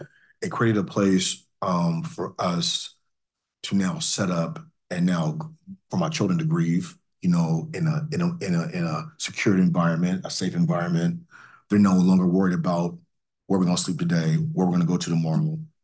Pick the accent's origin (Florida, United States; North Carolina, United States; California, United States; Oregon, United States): Oregon, United States; Portland; I'm from Portland, but my mind had already shifted to something different.